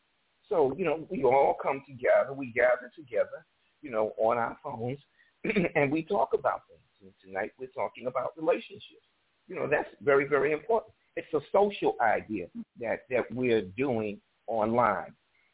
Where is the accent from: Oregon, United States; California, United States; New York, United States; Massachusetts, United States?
New York, United States; New York City; I'm from New York City. I'm in the New York City area.